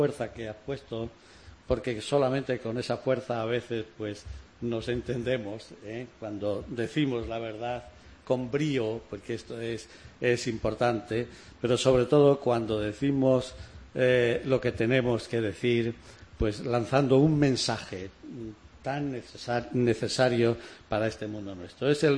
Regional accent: Olivenza, Extremadura, Spain; Y también en la tierra de la que yo soy, olivenza, que se llama justo así por los olivos. Y la Sierra de Alor, que a su falda está mi aldea, de la que yo soy

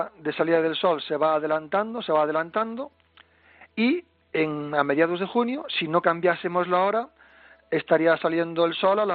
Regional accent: Galicia, Spain; porque yo soy de la Costa de la Morte, mi casa está un poco al norte de Cabo Finisterre

